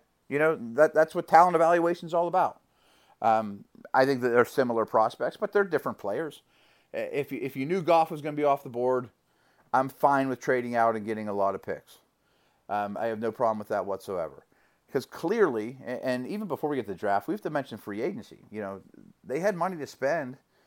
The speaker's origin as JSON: {"language": "English", "town": "Pittsburgh", "region": "Pennsylvania", "country": "United States", "tie": "born or raised there", "said": "But growing up in Pittsburgh, I realized that, man, I mean, this is a brutal way to build an organization with all the constant change."}